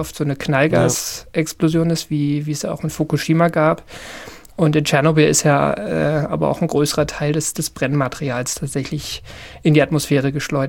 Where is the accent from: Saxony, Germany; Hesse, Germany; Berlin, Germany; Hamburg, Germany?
Berlin, Germany; ich bin ja in Ostberlin groß geworden